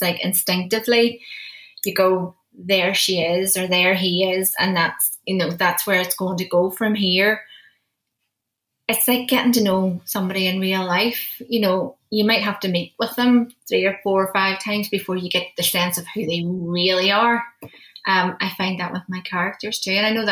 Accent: Derry, Northern Ireland, United Kingdom; It's set in my hometown, my home city of Derry.

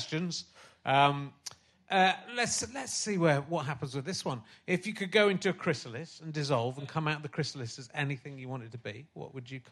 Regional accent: South West England, United Kingdom; I come from Somerset, I can't talk.

